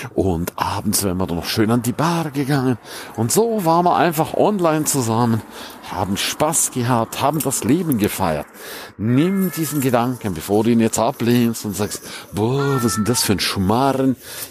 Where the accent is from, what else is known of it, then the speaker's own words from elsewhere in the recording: St. Moritz, Grisons, Switzerland; Ich gehe nach St. Moritz, ich gehe in meine Heimat, weil da weiß ich, da muss es nicht schneien.